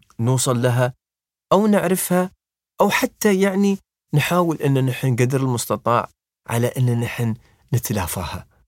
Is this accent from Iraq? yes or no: no; Dubai, United Arab Emirates; أحيانا من بعض المناطق هنا عندنا في دبي